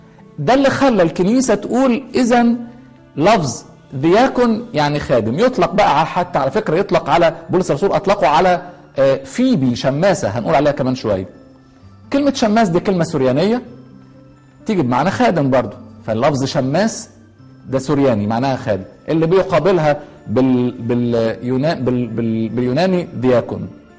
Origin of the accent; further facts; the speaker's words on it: Egypt; فده لقب محبب لينا احنا جدا كمصريين، لان هو لقب مصري اصلي.